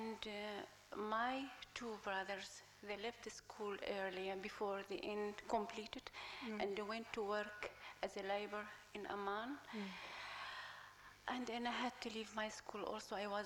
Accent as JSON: {"language": "English", "town": "Jericho", "region": "West Bank", "country": "Palestine", "tie": "born or raised there", "also_born_or_lived": "Beit Jala", "second_language": "English", "said": "actually I was born in Beit Jala and I have been brought in Jericho."}